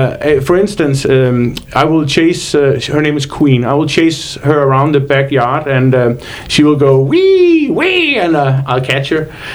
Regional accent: Denmark; English is a second language; 43 years old. I live over here with my wife. I'm here legally. I'm from Denmark, the country of Denmark. So if you can trace an accent or something with me, you might be right.

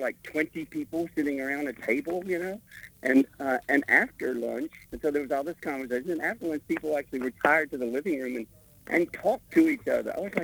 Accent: Greenville, South Carolina, United States; because he's from my hometown in Greenville, South Carolina.

